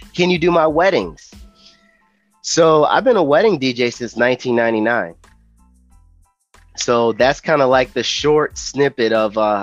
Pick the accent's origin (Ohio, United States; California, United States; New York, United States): Ohio, United States; Cleveland; I'm originally from Cleveland, but I live out in Tintagony area.